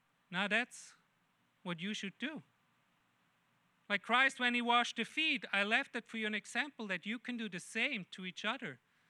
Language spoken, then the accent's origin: English; Switzerland; now in United States; Especially here in America, when we come from Switzerland